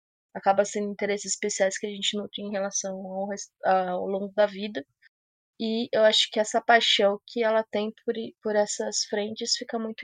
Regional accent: São Paulo, Brazil; eu também tô na faixa dos 30 anos, sou de São Paulo e eu tenho certeza absoluta que sou chata.

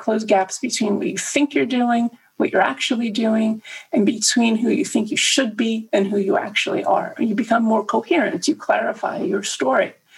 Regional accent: United States; also born or lived in Germany / France; I am an American, but I've lived in Europe most of my life. And I've moved a lot between 3 different European countries and the US

